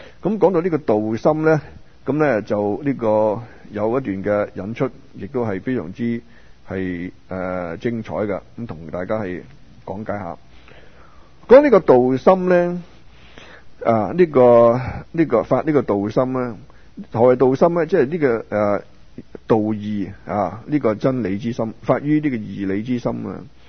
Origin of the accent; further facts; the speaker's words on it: Hong Kong; also born or lived in Macau; now in Vancouver, Canada; 我哋已经嚟到加拿大温哥华，我嚟咗廿几年啦。你哋好多嚟到可能都比我仲耐添。咁我哋从香港嚟，或者出生喺香港，啊，我话出生喺澳门添。